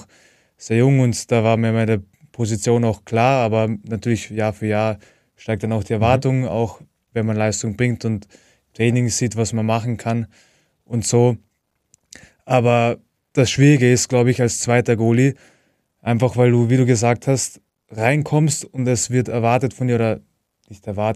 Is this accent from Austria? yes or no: yes; Graz, Styria, Austria; eigentlich Graz ist meine Heimatstadt